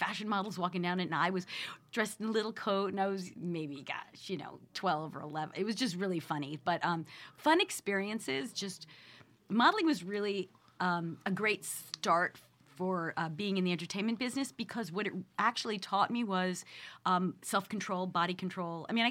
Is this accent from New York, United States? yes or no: yes; Long Island, New York, United States; And my manager said, I was from Long Island, and when you talk